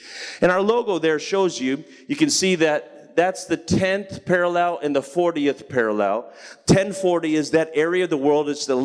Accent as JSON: {"language": "English", "town": "Rockford", "region": "Michigan", "country": "United States", "tie": "born or raised there", "said": "But then I'm actually from and grew up and graduated from high school in Rockford, Michigan. So I'm from West Michigan"}